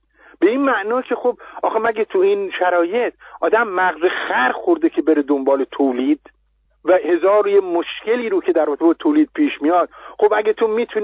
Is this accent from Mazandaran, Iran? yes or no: yes; Mazandaran, Iran; الان من خب اصولا از مازندرانم دیگه، درست؟